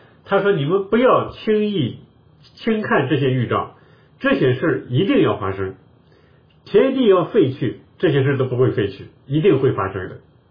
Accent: China; 我们中国人也知道

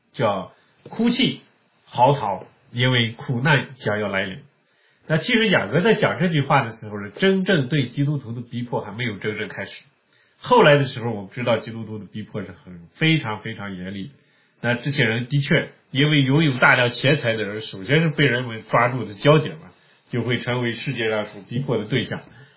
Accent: China; 这地方就是我们中国人很容易用一个词叫剥削，是吧？

